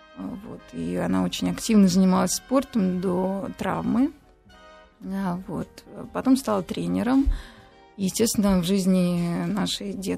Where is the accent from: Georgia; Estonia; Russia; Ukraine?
Georgia; я же росла в Грузии, там очень многонациональная страна, а в то время точно уж была, и было много разных имен.